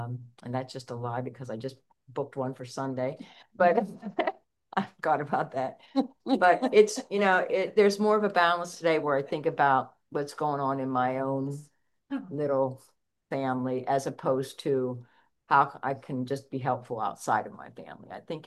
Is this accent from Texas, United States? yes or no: no; Pennsylvania, United States; now in Florida, United States; I mean, I'm from Pennsylvania, so I'm the only one from my family. At the time, I was the only one from my family that lived here in Florida.